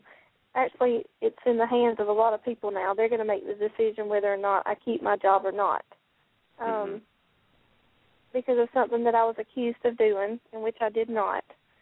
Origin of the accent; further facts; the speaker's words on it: Georgia, United States; I'm from Georgia.